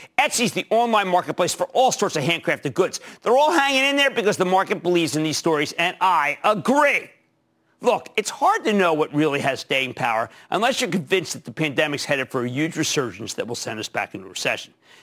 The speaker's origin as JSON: {"language": "English", "region": "New Jersey", "country": "United States", "said": "Fred in my home state of New Jersey."}